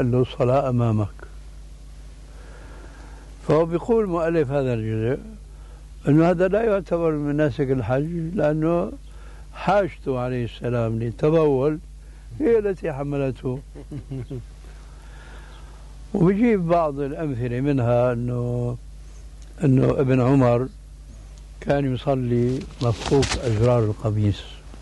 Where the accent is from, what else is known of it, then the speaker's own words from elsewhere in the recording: Syria; بسموه عندنا بالشام برزان